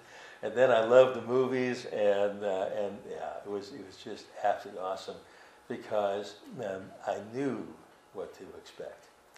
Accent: Germany; also born or lived in Austria; I was born in Austria and lived in Germany after my adopted father married my mother and adopted us.

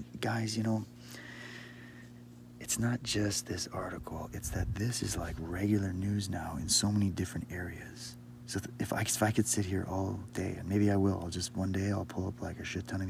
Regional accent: Canada; I grew up in Canada

